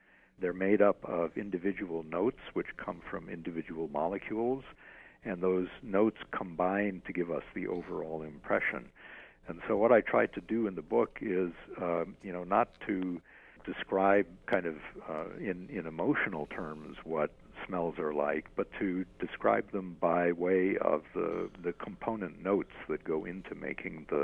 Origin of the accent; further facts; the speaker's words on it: Chicago, Illinois, United States; I grew up in a suburb of Chicago in the 1950s